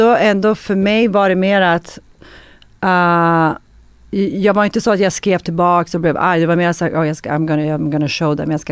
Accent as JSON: {"language": "Swedish", "town": "Skellefteå", "region": "Västerbotten County", "country": "Sweden", "tie": "born or raised there", "also_born_or_lived": "Ljusdal / Umeå / Bollnäs", "said": "Jag är född upp i Skellefteå i Norrland. Sen flyttade vi runt ganska mycket med familjen. Men jag bodde i Ljusdal, jag bodde i Innetal, jag bodde i Umeå, Skellefteå, Ljusdal, Bollnäs."}